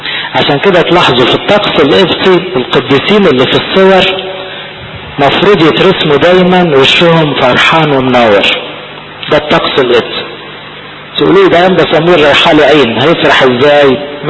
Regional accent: Egypt; ده حتى احنا كمصريين متعودين لما نفرح شوية نقول ايه اللهم اجعله خير

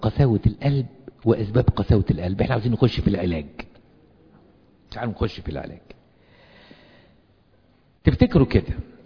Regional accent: Egypt; born there; accent: Egyptian; احنا ليه بنتكلم مصري او ليه بنتكلم عربي باللهجة المصرية؟ لان اتولدنا في مصر

